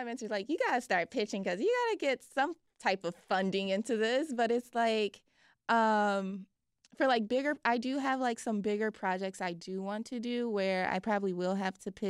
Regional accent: Chicago, Illinois, United States; as like a Chicagoan, he's someone that creatives, I feel like all young creatives have looked up to at some point.

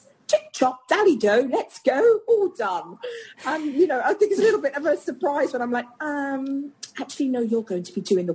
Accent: United Kingdom; So as a Brit, I really stood back and I'm like, how is this being seen as Republican?

